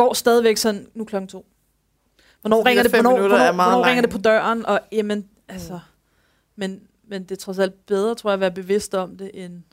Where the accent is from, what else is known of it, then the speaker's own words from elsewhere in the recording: Capital Region of Denmark, Denmark; nu er jeg jo fra Nordsjælland, så der trods alt lidt færre mennesker, man passerer.